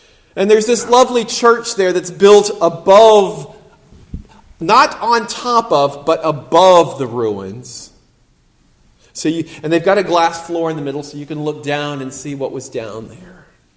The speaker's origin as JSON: {"language": "English", "region": "South Carolina", "country": "United States", "tie": "born or raised there", "said": "like I grew up in the South Carolina, there's a lot of, they call it the Bible Belt for a reason."}